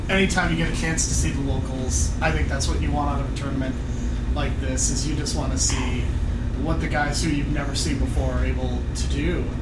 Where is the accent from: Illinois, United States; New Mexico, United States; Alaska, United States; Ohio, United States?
Illinois, United States; Chicago; because I'm from Chicago, I'm going to tell them to start booking some of these guys because, you know, I want to see them in my area